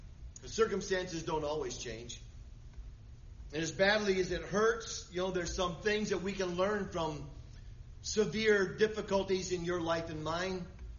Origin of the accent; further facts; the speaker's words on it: Michigan, United States; born there; I'm thankful that I was born in Michigan and not Timbuktu.